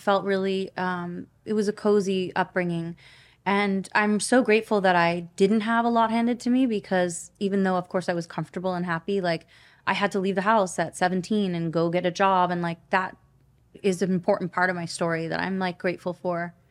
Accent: California, United States; also born or lived in Washington, D.C.; I grew up in Northern California.

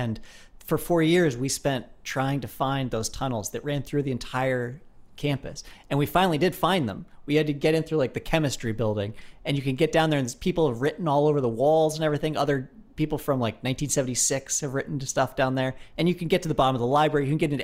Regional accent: Carbondale, Colorado, United States; I grew up in Colorado where there's a lot of mines. The town I grew up in is called Carbondale, which is, gives you a sense of like, what the money was built around there.

